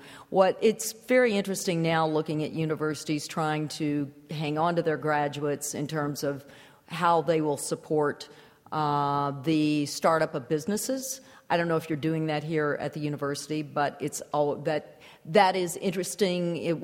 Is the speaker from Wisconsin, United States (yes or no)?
no; Memphis, Tennessee, United States; now in Miami, United States; I mean, my hometown, I live in Miami now, but my hometown of Memphis went from being the most, for instance, the most unfriendly cycling place in the world.